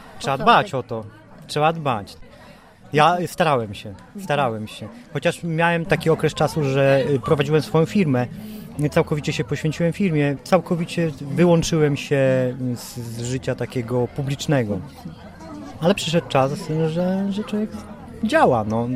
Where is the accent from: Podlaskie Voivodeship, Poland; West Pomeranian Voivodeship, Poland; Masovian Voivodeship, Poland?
Masovian Voivodeship, Poland; Warsaw; Moje związki ze strażą dosyć późno się zaczęły tak naprawdę, bo ja się wychowałem w Warszawie.